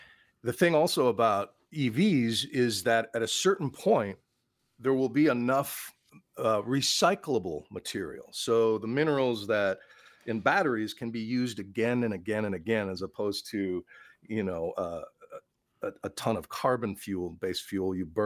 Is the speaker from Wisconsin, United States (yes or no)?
yes; Wisconsin, United States; talk to the fishermen, the anglers, the sportsmen and women, the bird hunters in my home state of Wisconsin, and they'll tell you.